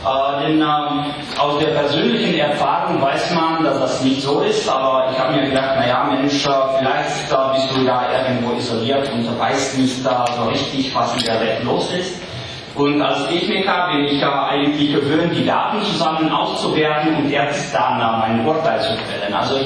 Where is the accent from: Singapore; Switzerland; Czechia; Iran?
Czechia; Kraslice, Karlovy Vary Region; also born or lived in Sokolov; ich bin ein Böhme, geboren in Falkenau an der Eger, aufgewachsen in Graslitz, an der Grenze zu Deutschland.